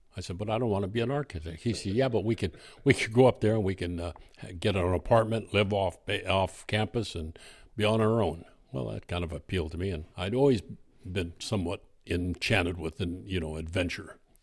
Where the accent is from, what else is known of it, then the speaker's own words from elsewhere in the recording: Orange Cove, California, United States; Now, you have to remember, I was raised in Orange Cove area. We were short on aspiration and long on labor.